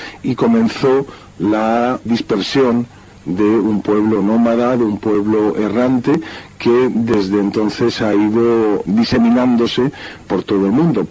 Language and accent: Spanish; Spain; somos tan españoles, tan ciudadanos como los demás, con los mismos derechos y ciertamente con las mismas obligaciones que el resto de los españoles